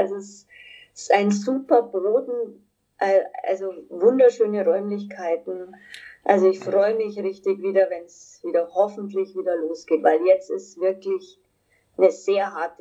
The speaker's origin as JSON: {"language": "German", "town": "Munich", "region": "Bavaria", "country": "Germany", "said": "Also wie gesagt, ich komme ja aus München"}